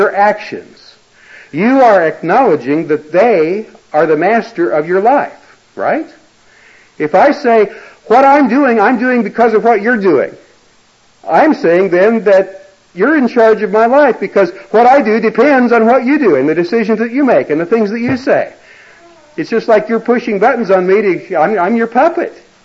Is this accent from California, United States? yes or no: no; Missouri, United States; I come from Missouri. I live just a few miles away from Harry Truman's house.